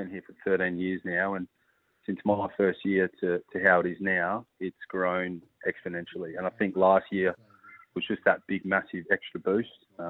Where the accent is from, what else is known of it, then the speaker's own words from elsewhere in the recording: Perth, Western Australia, Australia; I'm from Perth, so yeah. I didn't really know what rugby league was until I moved here.